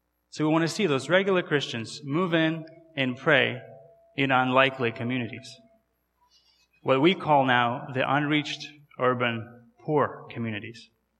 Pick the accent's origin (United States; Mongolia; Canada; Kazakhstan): Kazakhstan; English is a second language; my name and my accent is not really from around here, right? So to tell you a little bit about myself, I was born and raised in Kazakhstan.